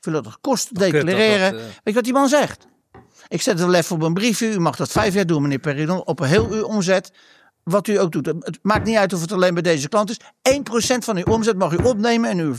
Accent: Netherlands; Ik ben niet weg uit Nederland.

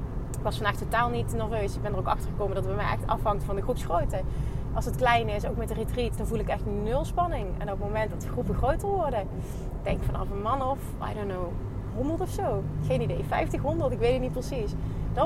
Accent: Limburg, Netherlands; In Limburg, in Midden-Limburg, eigenlijk in de buurt waar ik vandaan kom.

